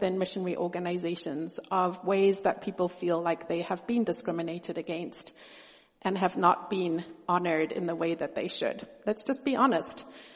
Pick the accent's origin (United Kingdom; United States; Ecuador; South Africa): South Africa; I'm from South Africa. My parents worked amongst the Xhosa people, one of the black people groups in South Africa. I grew up a pretty unusual white family